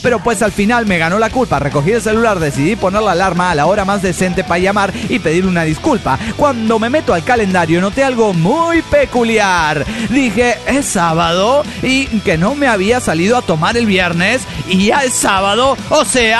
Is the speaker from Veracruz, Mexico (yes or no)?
no; Mexico City, Mexico; del DF mexicano.